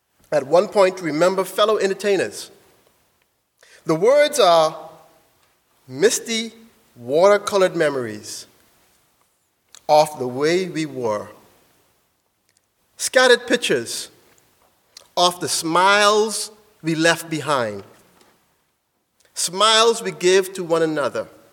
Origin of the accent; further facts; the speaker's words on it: Bahamas; growing up in the Bahamas